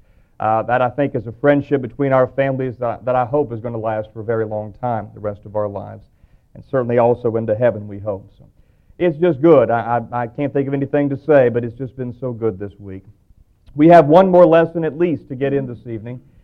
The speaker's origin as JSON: {"language": "English", "region": "Ohio Valley", "country": "United States", "tie": "born or raised there", "said": "It has been good to be back in the Ohio Valley once again, back in my hometown again"}